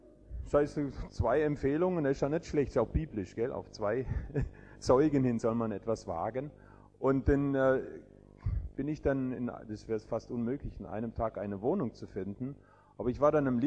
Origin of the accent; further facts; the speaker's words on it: Bochum, North Rhine-Westphalia, Germany; Ich sage, ich bin aus Bochum und will morgen wieder fahren